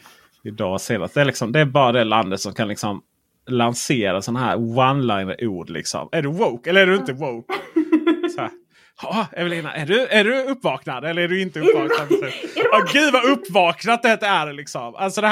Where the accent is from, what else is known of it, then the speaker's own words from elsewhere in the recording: Blekinge, Sweden; Men fan, jag är från Blekinge.